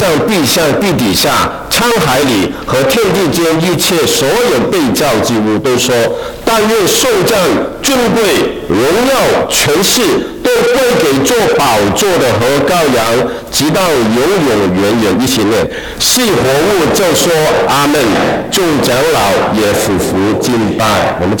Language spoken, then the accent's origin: Chinese; Guangdong, China; accent: Cantonese; 对不起，我的国语不标准哈，非常不标准，你要习惯我这个口音，这个广东人的口音